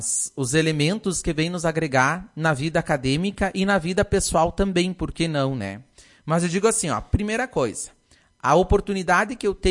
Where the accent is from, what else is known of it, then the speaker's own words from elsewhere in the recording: Lagoa Vermelha, Rio Grande do Sul, Brazil; Que a gente é aqui de Lagoa Vermelha e a gente está representando também a nossa comunidade.